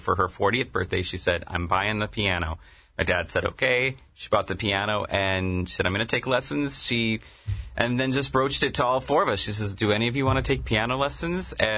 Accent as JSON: {"language": "English", "town": "Azusa", "region": "California", "country": "United States", "tie": "born or raised there", "said": "I grew up in Azusa, which is in the San Gabriel Valley in the L.A. area. So I'm an L.A. native."}